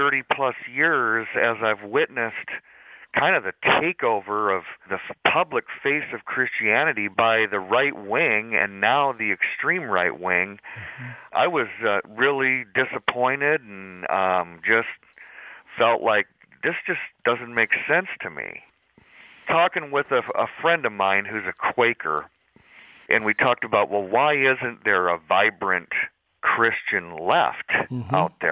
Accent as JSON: {"language": "English", "region": "Oregon", "country": "United States", "tie": "born or raised there", "said": "I grew up in Oregon, which is, of course, a blue state, notoriously."}